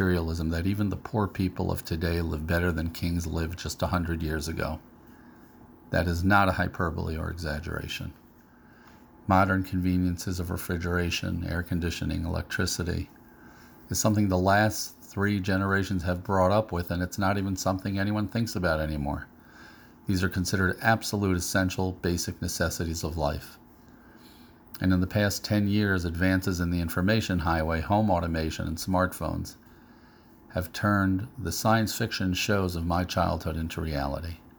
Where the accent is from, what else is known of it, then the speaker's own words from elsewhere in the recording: Baltimore, Maryland, United States; When I grew up in Baltimore in the early 70s, there was a family who lived 45 miles away from the city.